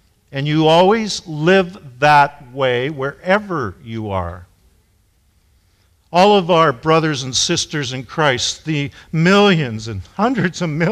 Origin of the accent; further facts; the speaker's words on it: Alberta, Canada; biblical values in other strong areas that I grew up with in Alberta.